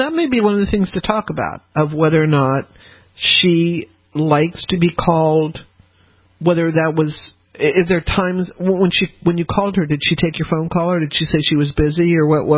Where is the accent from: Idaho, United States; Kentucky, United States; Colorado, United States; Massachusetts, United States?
Colorado, United States; I grew up in Colorado mostly, so she had a lot of turquoise.